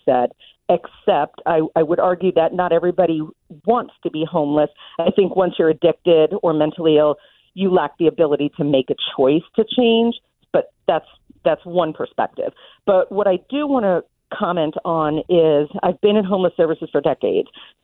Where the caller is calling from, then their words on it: Missouri, United States; And I'm calling from St. Charles County, Missouri.